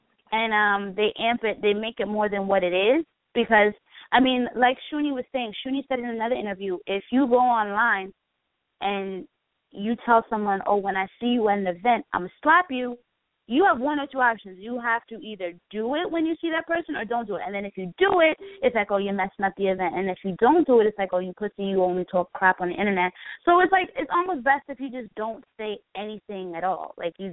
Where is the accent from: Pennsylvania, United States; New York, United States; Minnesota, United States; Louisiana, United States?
New York, United States; Brooklyn; I've never been pussy a day in my life. I'm from Brooklyn.